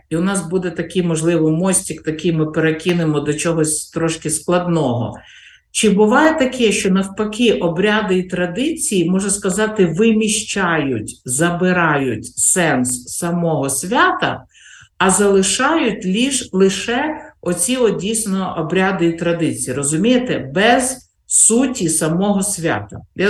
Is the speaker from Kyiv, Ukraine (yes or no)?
no; Dnipropetrovsk Oblast, Ukraine; бо на Дніпропетровщині, звідки я родом, трохи не так святкують